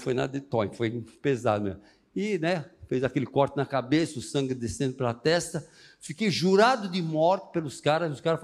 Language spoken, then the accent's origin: Portuguese; São Paulo, Brazil; Então, eu sou de São Paulo, nasci em São Paulo